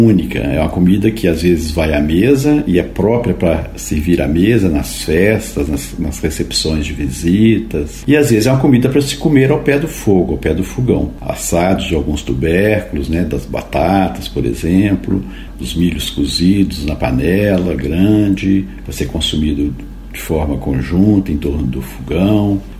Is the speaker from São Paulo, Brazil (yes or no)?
no; Minas Gerais, Brazil; Não apenas nós, os mineiros, reconhecemos a nossa comida